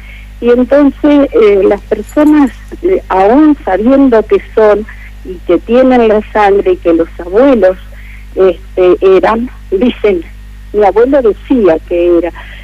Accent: Victoria, Entre Ríos, Argentina; born there; now in Paraná, Argentina; Yo soy nacida en la ciudad de Victoria. Y estoy radicada en Paraná de hace muchísimos años. Pertenezco a, por parte materna y paterna, a pueblo de la nación guaraní de Entre Ríos.

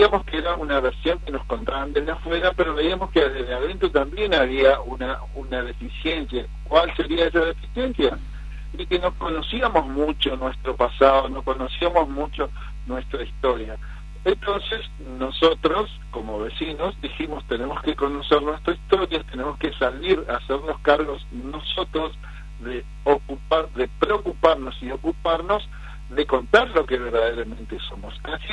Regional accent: Fontana, Chaco, Argentina; somos de Fontana. Soy nacido en Fontana

